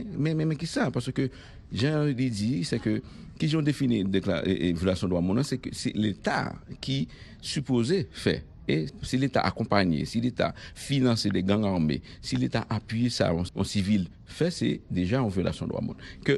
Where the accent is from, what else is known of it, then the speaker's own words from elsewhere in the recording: Haiti; Nous t'es venir en tant qu'haïtien pour nous jeunes